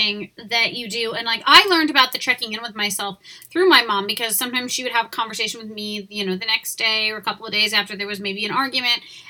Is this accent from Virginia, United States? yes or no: no; New York, United States; I grew up in a totally different environment growing up on Long Island, which is just really, like, 40 minutes from the city